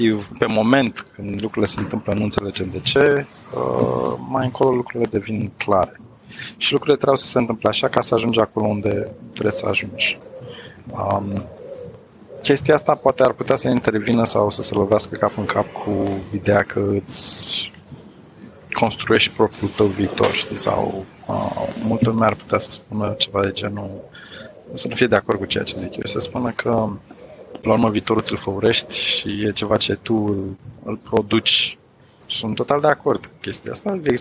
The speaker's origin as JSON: {"language": "Romanian", "region": "Bucharest", "country": "Romania", "tie": "born there", "said": "M-am născut în București, într-o familie de ingineri."}